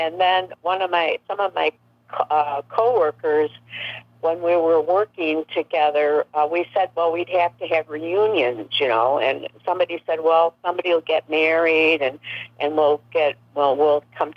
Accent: Illinois, United States; I found a small Unity congregation near my home where I grew up in the Chicago suburbs, where I was raising my family.

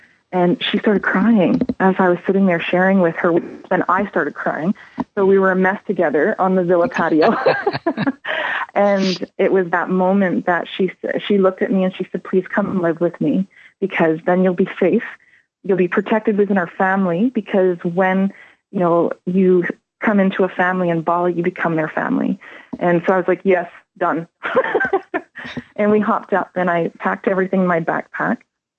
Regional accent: Canada; Very different from my experience as a Canadian public school teacher.

